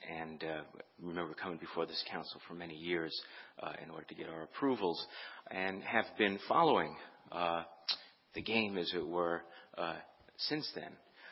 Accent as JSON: {"language": "English", "town": "Gloucester", "region": "Massachusetts", "country": "United States", "said": "I'm an attorney from Gloucester, Massachusetts, former commercial fisherman"}